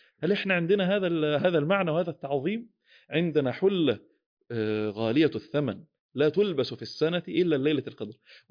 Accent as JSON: {"language": "Arabic", "country": "Egypt", "said": "كما نقول عندنا في مصر"}